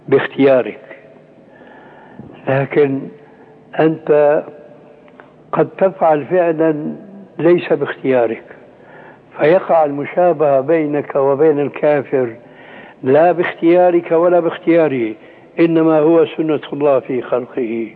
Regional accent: Syria; كما يقول العام عندنا في سوريا

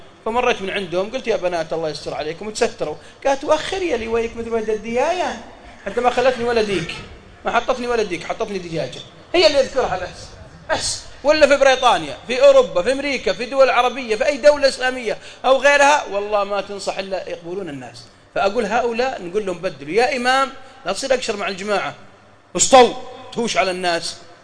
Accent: Mecca, Makkah Province, Saudi Arabia; انا وانا من اهل مكه اعرف برا مكه حوالي 4 كيلو محطه على اليمين

